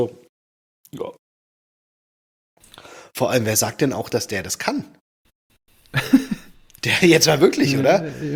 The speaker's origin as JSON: {"language": "German", "town": "Frankfurt", "region": "Hesse", "country": "Germany", "said": "Ich als Frankfurter denke mir, na endlich."}